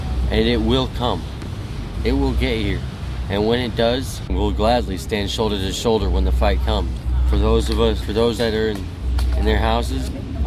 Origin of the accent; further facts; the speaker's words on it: Louisiana, United States; also born or lived in Tacoma / Oregon City; now in Portland, United States; I was born in Tacoma, grew up in Louisiana, went to high school in Oregon City, Job Corps in Glide, now I'm homeless in Portland.